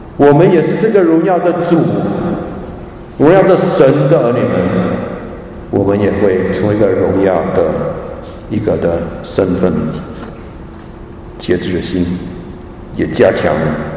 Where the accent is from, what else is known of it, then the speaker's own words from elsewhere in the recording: China; 我们有所谓的我们中国人讲的七情六欲